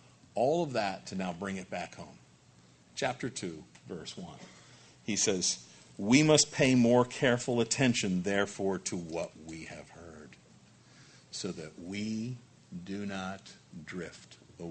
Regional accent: Long Island, New York, United States; when I was growing up on Long Island, my dad and I would always go out to the Sound, and we'd go fishing

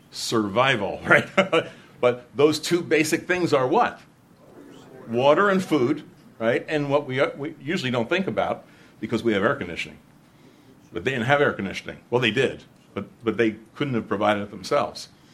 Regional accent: New York, United States; Now, I'm from Long Island.

